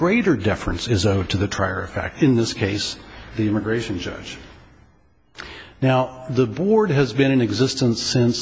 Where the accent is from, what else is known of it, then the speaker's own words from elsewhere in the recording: Colorado, United States; written by Justice Byron Huizer White from my home state of Colorado.